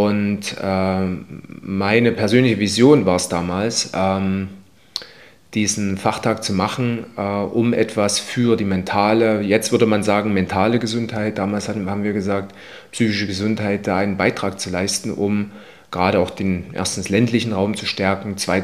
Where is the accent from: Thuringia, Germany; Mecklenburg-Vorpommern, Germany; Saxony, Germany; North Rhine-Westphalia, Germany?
Saxony, Germany; wir kommen aus dem Erzgebirge, unser Verein ist dort so ein Stück weit ja, groß geworden.